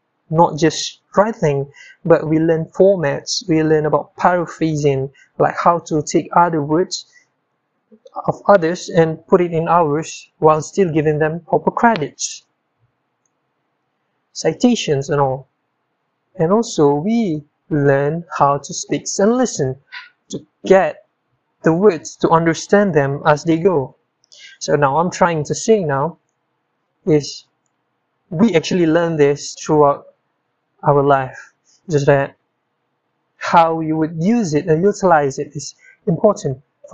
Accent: Malaysia; As a Malaysian, I take pride in the fact that most of us can converse in English even with basic fluency.

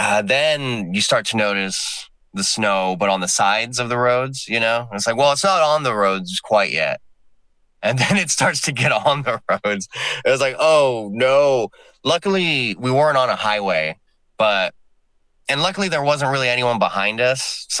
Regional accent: San Antonio, Texas, United States; I'm from San Antonio, where I'm in South Texas, where nothing ever really happens.

